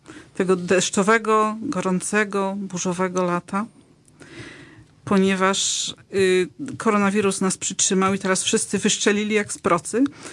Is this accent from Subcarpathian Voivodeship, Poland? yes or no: no; Kraków, Lesser Poland, Poland; U nas na Akademii Górniczej Hutniczej są organizowane takie wycieczki z przewodnikiem właśnie po mieście Krakowie i też nie znałabym mojego miasta, gdybym w nich nie brała udziału.